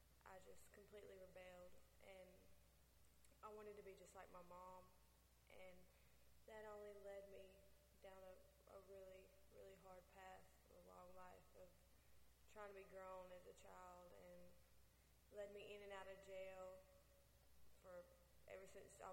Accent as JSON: {"language": "English", "town": "Boaz", "region": "Alabama", "country": "United States", "tie": "born or raised there", "said": "I grew up in Boaz, Alabama"}